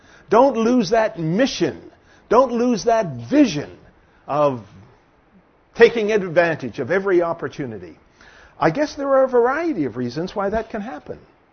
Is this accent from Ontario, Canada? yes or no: yes; Toronto, Ontario, Canada; When I was a teenager growing up in Toronto